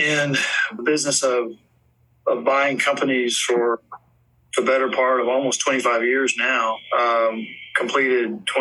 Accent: Fort Worth, Texas, United States; Yeah, so Texas is home, born and raised in Fort Worth and Johnson County, where we have a horse farm.

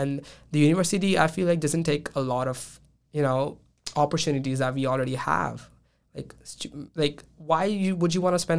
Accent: India; because I'm Indian and we have a lot of, like, festivals and stuff like that.

